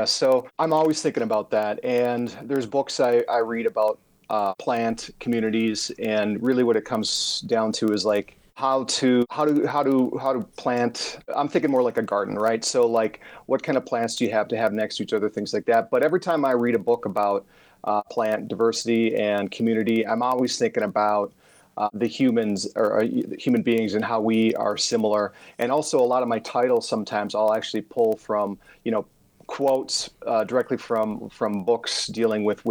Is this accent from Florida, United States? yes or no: no; Fargo-Moorhead, North Dakota, United States; Well, I'm from Fargo-Moorhead.